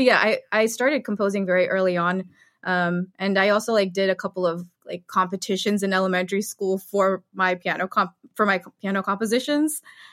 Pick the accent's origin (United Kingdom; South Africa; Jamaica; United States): United States; Maryland; I was born in Maryland in a very small town.